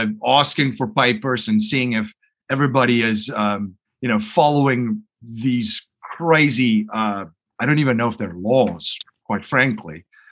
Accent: South Africa; Growing up in South Africa

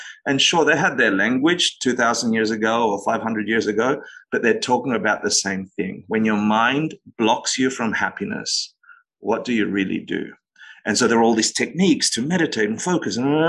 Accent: Australia; also born or lived in Argentina; I was born in Argentina and grew up in Australia.

